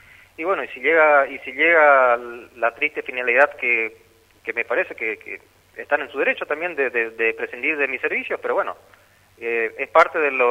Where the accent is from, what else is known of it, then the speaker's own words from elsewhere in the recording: Montecarlo, Misiones, Argentina; born there; Yo soy nacido en Monte Carlo hace 48 años